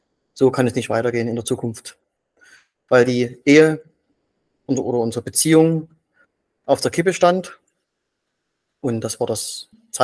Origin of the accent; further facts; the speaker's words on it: Dresden, Saxony, Germany; ich komme aus Dresden, bin noch verheiratet und habe zwei Kinder im Alter von 2 und 5 Jahren und bin als Anlagentechniker in Dresden tätig.